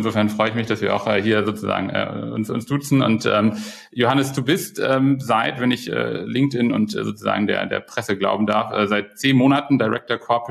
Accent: Hamburg, Germany; ich bin auch Hamburger und ne, mein Opa hat noch hier so Stückgut für die HALA irgendwie dann so im Hafen gemacht.

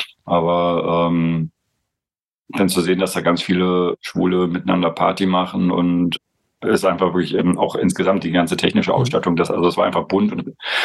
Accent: East Germany, Germany; ich als Ossi

